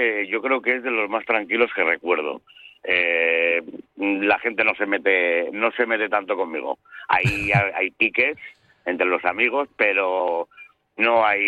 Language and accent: Spanish; Ondarroa, Basque Country, Spain; Yo soy vizcaíno, yo soy de Ondarroa.